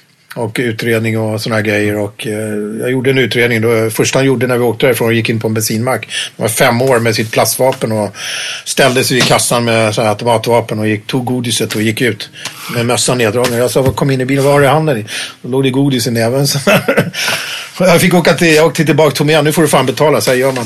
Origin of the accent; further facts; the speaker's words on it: Tyresö, Stockholm County, Sweden; vi växte upp i Tyresö, det var barnrikaskommunen.